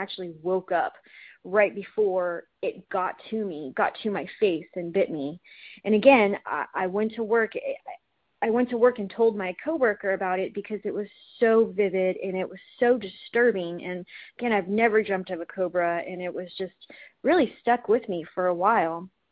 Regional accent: Austin, Texas, United States; I'm from Austin, Texas.

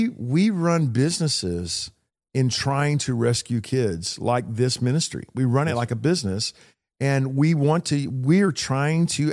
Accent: Texas, United States; I'm from Texas, man. I'm not from France.

